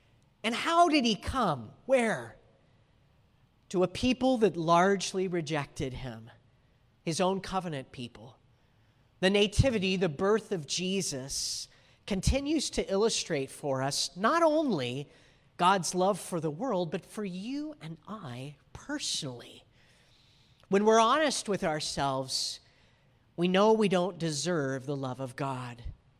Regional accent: Rialto, California, United States; also born or lived in Yucaipa; I grew up in Rialto and then moved to Yucaipa, both pretty small towns.

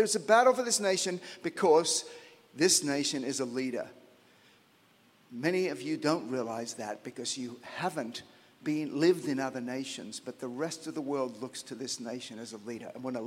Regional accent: Australia; In my home country of Australia, there is a wounded spirit.

